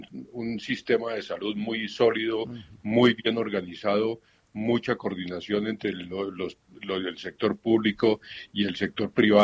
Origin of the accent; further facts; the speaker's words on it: Cali, Valle del Cauca, Colombia; moved away; Yo mismo soy de Cali, ahorita no vivo en Cali, pero yo mismo soy de Cali y trabajé mucho tiempo en el gobierno en salud de Cali